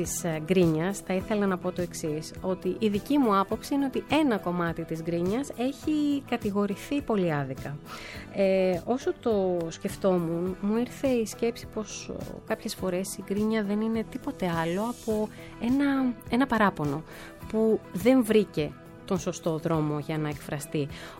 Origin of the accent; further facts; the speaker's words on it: Thessaloniki, Central Macedonia, Greece; now in Athens, Greece; βγήκε λίγο βαρύ το λάμδα, όντως είμαι από τη Θεσσαλονίκη, αλλά είμαι σχεδόν 23 χρόνια στην Αθήνα